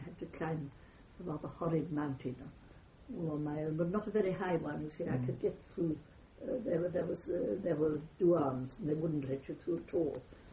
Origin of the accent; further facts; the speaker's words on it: United Kingdom; accent: British; Yes, because I've got an accent, a strong British accent